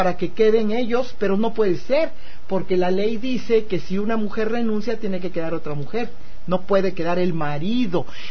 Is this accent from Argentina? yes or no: no; Chiapas, Mexico; De este tamaño es la situación que estamos viviendo en mi tierra, en Chiapas